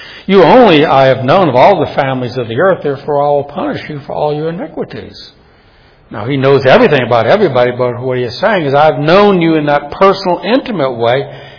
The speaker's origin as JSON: {"language": "English", "town": "New Orleans", "region": "Louisiana", "country": "United States", "tie": "born or raised there", "said": "I've told you when I was a boy, growing up in New Orleans, we'd often take little weekend trips to Mississippi or Alabama."}